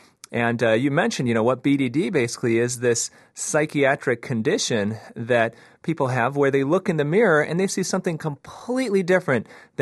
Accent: United States; born there; I was born here in the States, but my parents are Korean. They're from South Korea.

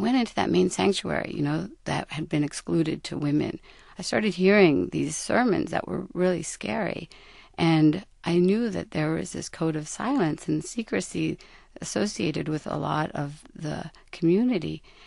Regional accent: United States; I grew up in America on Jetsons and Romper Room

